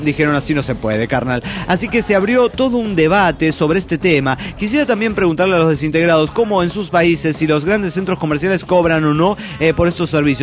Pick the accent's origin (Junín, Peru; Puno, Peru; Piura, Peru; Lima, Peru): Puno, Peru; Juliaca; de Juliaca, Perú.